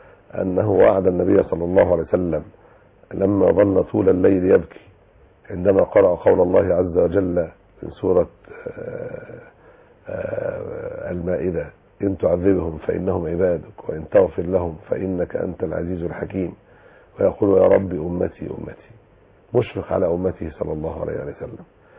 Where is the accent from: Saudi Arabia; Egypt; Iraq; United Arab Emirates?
Egypt; بلادنا مصر